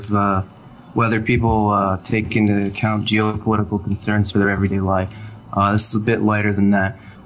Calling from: Cleveland, Ohio, United States; I'm calling from Cleveland, Ohio, by the way.

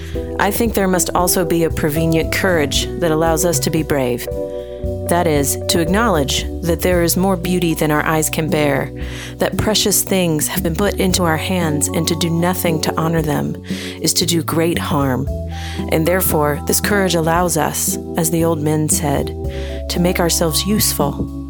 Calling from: Huntsville, Alabama, United States; I'm a listener from Huntsville, Alabama.

